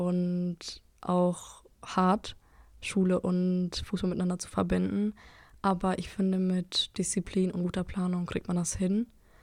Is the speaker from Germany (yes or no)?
no; Albania; mein Heimatland noch ein bisschen zu genießen